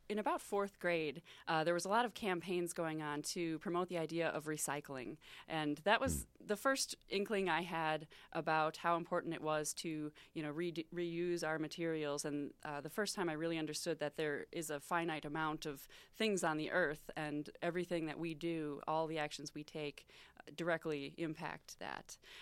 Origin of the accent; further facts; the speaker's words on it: Racine, Wisconsin, United States; I was born and raised in Racine, just north of here, rather, and I went to college at UW-Whitewater